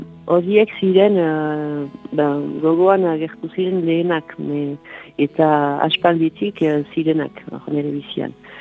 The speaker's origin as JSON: {"language": "Basque", "region": "Basque Country", "country": "Spain", "said": "jaiteko zen ere bai euskalduna naiz"}